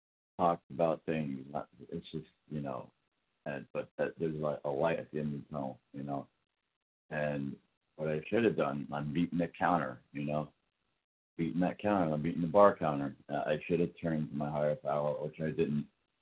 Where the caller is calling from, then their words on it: Florida, United States; from Florida.